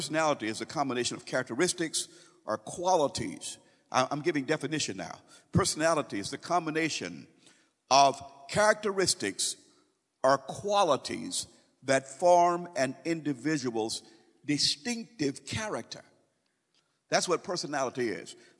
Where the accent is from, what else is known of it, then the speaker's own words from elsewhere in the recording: St. Louis, Missouri, United States; And then in my hometown in St. Louis, over across the river in St. Louis, Missouri, in front of the department stores, there would be people passing out free cigarettes